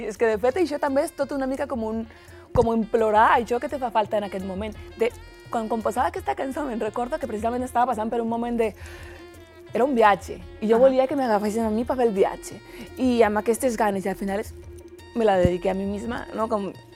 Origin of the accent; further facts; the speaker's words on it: Bogotá, Colombia; now in Spain; Jo vinc de Bogotà, o sigui, Bogotà, clar, és caos, no? I arribar a les cases va ser una mica com, uf, què passa aquí?